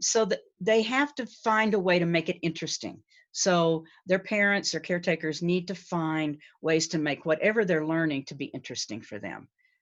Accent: Colorado, United States; I'm from Colorado. They like hiking 14ers.

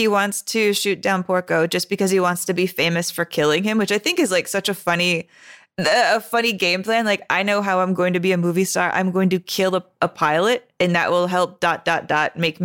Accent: Texas, United States; As a Texan, I'm like, what do you mean?

